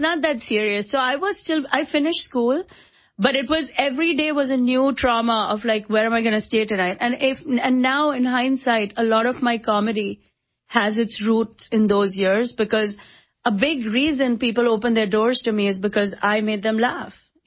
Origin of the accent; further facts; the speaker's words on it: India; I remember thinking, as an Indian person, that show was like a horror show for us.